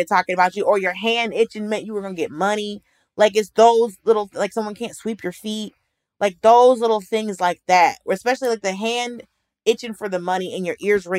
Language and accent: English; Atlanta, Georgia, United States; also born or lived in Miami, United States; But it's also, I grew up in Atlanta and Miami.